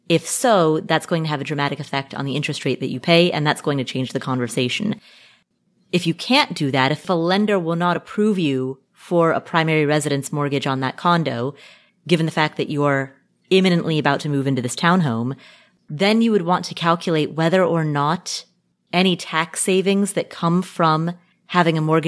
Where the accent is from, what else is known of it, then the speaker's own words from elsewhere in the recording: United States; Exactly. I am an American.